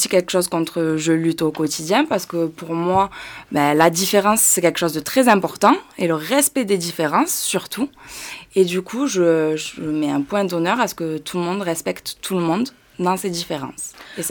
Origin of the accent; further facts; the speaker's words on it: France; j'ai grandi en France, enfin, dans une république.